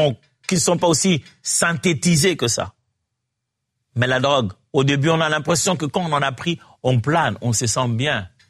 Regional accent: DR Congo; Chez nous, moi je viens de la RDC

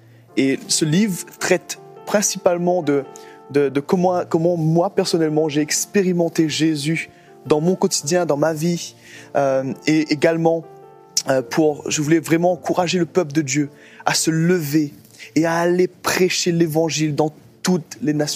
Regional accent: Réunion; C'est ça, je viens de l'île de la Réunion. J'ai 28 ans.

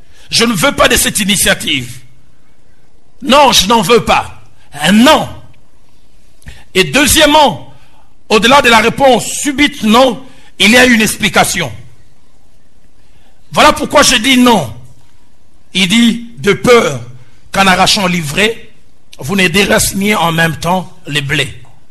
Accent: Kinshasa, DR Congo; là où j'ai grandi à Bandal

